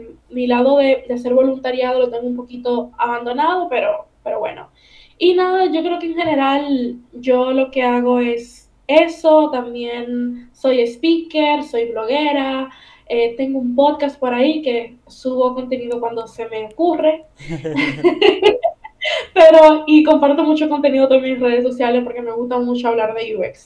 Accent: Dominican Republic; soy dominicana, vivo en República Dominicana.

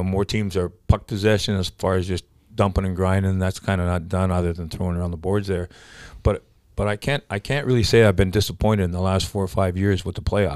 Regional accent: Canada; I'm from Canada.

